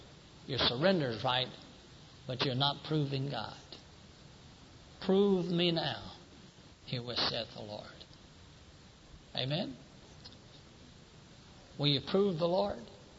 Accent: Port Neches, Texas, United States; also born or lived in Mississippi; I was reared in Port Neches, Texas. I was born in Mississippi, and I'm proud of that.

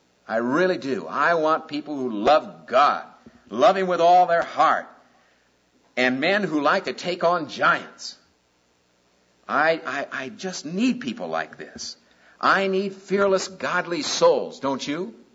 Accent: Des Moines, Iowa, United States; that young guy that came, I grew up with in Des Moines, Iowa, was a friend of my sister Charlotte and me

